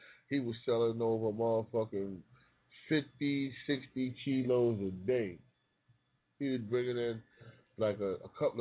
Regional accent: Harlem, New York, United States; You know, I'm from Harlem, man. I always heard the stories myself growing up

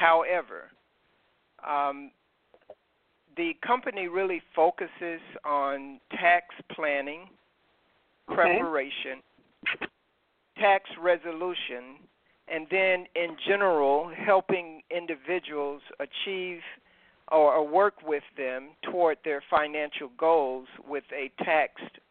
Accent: Tallahassee, Florida, United States; I grew up in Tallahassee, so I didn't go too far from home for school, even though I wanted to.

